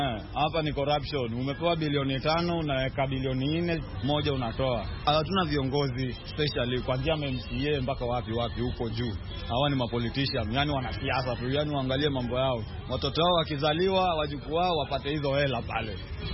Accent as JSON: {"language": "Swahili", "town": "Bungoma", "region": "Bungoma County", "country": "Kenya", "said": "na mimi ni wa Bungoma"}